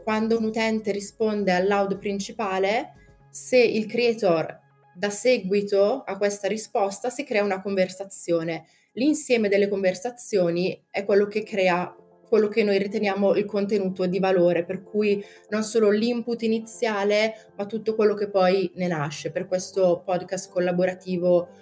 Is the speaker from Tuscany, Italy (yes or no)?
no; Brescia, Lombardy, Italy; Io vengo da una famiglia di imprenditori, sono di Brescia